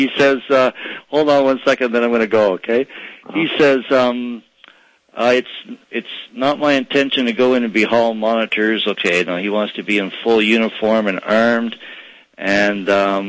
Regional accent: Canada; I'm a Canadian, Toronto is in Ontario, Canada.

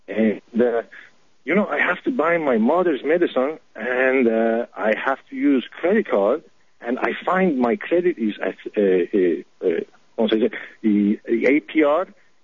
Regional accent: Ibiza, Balearic Islands, Spain; English is a second language; now in United States; I am from Spain, in Ibiza, mm-hmm. beautiful part of Spain. And I have lived in the United States for 15 years. I am now a citizen of the United States.

